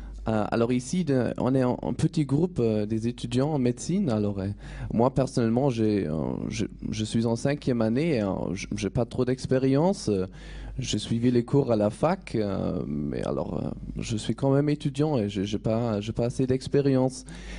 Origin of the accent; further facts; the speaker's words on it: Germany; French is a second language; et moi, personnellement, je viens de l'Allemagne